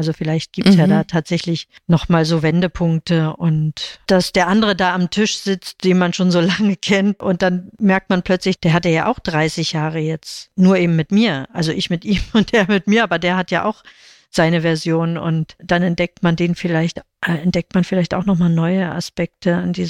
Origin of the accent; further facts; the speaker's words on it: East Germany, Germany; So wie ich ja auch als Ostdeutsche nicht meine Vergangenheit verlassen kann